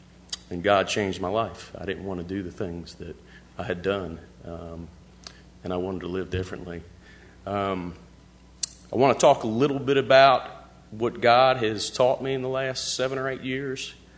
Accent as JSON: {"language": "English", "region": "New Jersey", "country": "United States", "tie": "born or raised there", "said": "I grew up in New Jersey outside of Philly."}